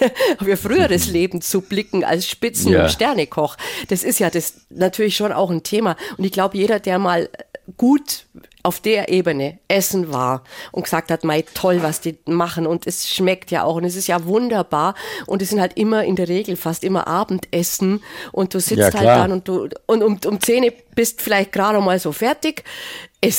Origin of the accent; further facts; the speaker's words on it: Bavaria, Germany; bei uns im Allgäu